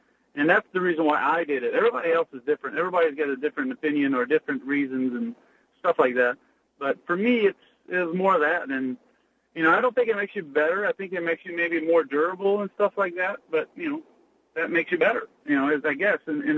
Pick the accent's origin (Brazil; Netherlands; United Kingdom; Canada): Canada; English is a second language; And, you know, I say French-Canadian. Sounds horrible. And now I'm doing an English interview.